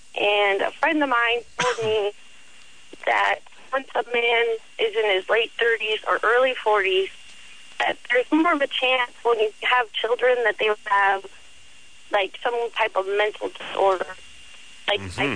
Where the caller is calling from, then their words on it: Anchorage, Alaska, United States; Yep, I'm calling from Anchorage. It took me a long time to get through.